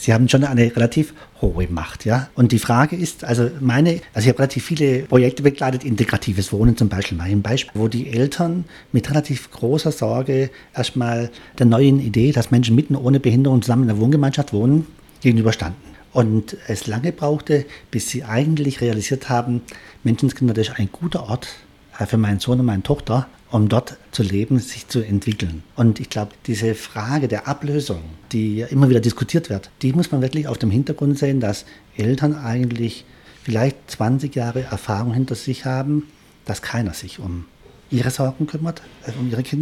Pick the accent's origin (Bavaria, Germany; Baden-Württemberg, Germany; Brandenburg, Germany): Baden-Württemberg, Germany; Reutlingen; Ja, ich komme ja ursprünglich da aus Reutlingen